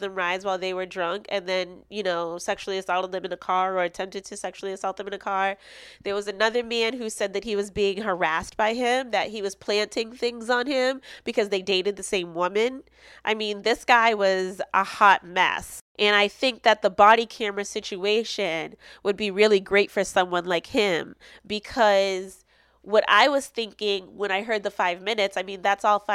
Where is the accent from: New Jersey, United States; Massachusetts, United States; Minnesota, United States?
Massachusetts, United States; Boston; You guys know I'm from Boston and they just banned the chokehold.